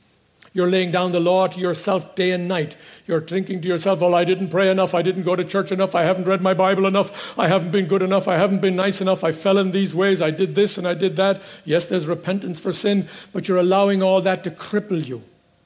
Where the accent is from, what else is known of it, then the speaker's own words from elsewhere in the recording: Ireland; I thought, of course, I loved it being Irish too when he compared it to that.